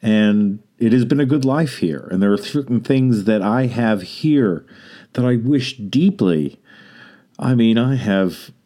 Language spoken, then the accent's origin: English; Boston, Massachusetts, United States; moved away; I was brought up in Boston. My father worked at a business in Boston, and he was laid off, and he saw the change.